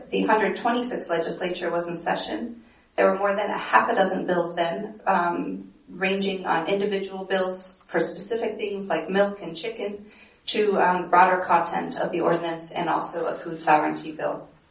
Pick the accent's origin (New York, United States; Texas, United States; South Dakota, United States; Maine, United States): Maine, United States; Penobscot; I'm from Penobscot, Maine.